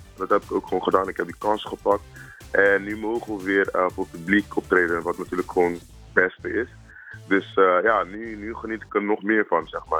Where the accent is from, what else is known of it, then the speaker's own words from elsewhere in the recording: Curaçao; Ik kom zelf uit Curaçao, waar er mooie stranden zijn. De oceans daar zijn gewoon echt helderblauw.